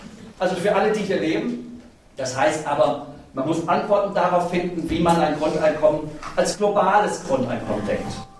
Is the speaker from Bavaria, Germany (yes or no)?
no; Bonn, North Rhine-Westphalia, Germany; Ich komme aus Bonn, in der Nähe von Köln